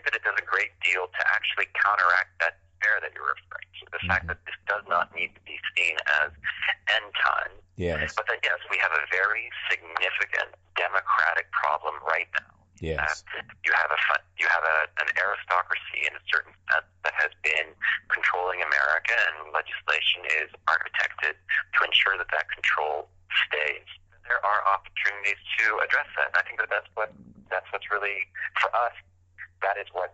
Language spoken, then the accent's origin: English; Ohio, United States; now in Brooklyn, United States; although I do reside in Brooklyn, I'm originally from, I hail from Ohio, Ohio. So I have Midwestern roots.